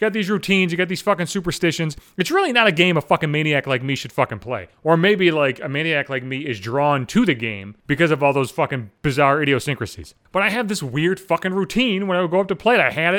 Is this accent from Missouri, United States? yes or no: no; Buffalo, New York, United States; I grew up in Buffalo, for fuck's sake.